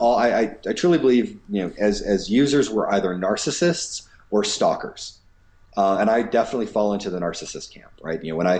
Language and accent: English; the South, United States; I grew up in the South, and so right, I mean, I am as homogeneous as you can get